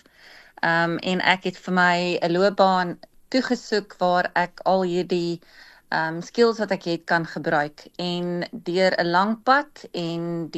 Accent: Pretoria, Gauteng, South Africa; also born or lived in various towns; Ek is gebore en getooi in Pretoria, maar het ook verskillende dorpe besoek of gebly. Ek was in 13 verskillende skole gewees, maar uiteindelik weer terug in Pretoria, maar ek werk in Johannesburg.

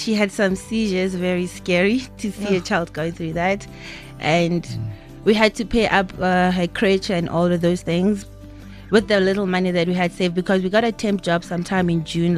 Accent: Rustenburg, North West, South Africa; Okay, we are from Rustenburg.

